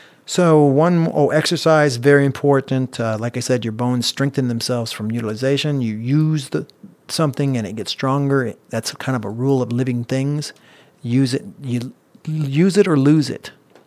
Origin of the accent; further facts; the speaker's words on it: Independence, Missouri, United States; I grew up in Independence, Missouri, so that's a deep part of my core, you know.